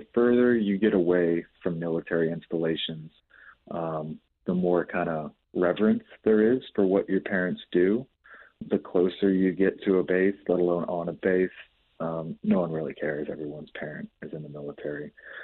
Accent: Jacksonville, Florida, United States; also born or lived in Colorado / Texas; spent most of our time growing up in Florida. My mother's final duty station was a Mayport Naval Station in Jacksonville, Florida.

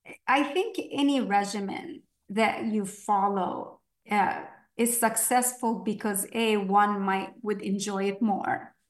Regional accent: Port Said, Port Said Governorate, Egypt; So I was born and raised in Egypt in Port Said. So it's a port city right on the Mediterranean.

